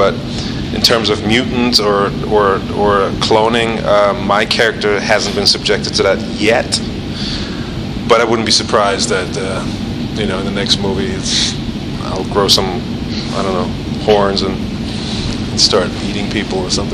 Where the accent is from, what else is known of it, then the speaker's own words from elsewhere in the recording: Germany; We grew up in Germany